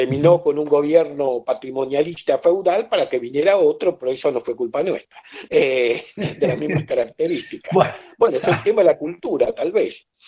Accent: Buenos Aires, Argentina; born there; yo nací en Buenos Aires, de padre de familia porteña y madre de familia mendocina. Mi patrimonio, mi modesto patrimonio, está todo en Mendoza.

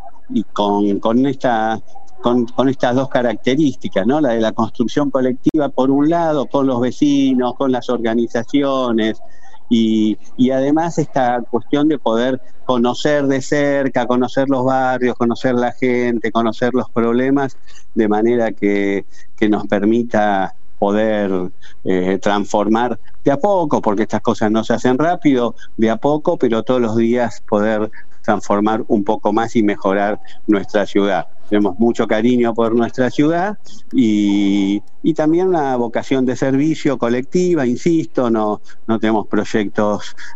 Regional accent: San Martín, Buenos Aires Province, Argentina; yo soy un vecino de San Martín, nací, viví, estudié, desarrollé mi vida, mi familia en San Martín. Quiero mucho esta ciudad

